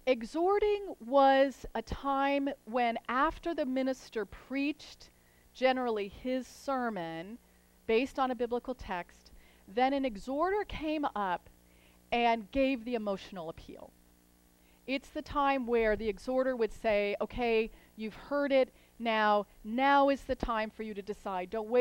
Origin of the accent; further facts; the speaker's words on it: Ohio, United States; again in my home state of Ohio, North Ohio.